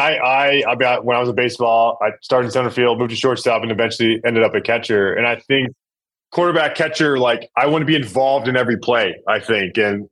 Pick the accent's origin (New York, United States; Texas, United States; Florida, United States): Texas, United States; Dallas; which I grew up in Dallas.